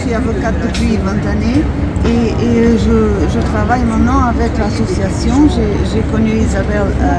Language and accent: French; Portugal; Je suis portugaise, je ne connais que la loi portugaise, je ne connais pas la loi française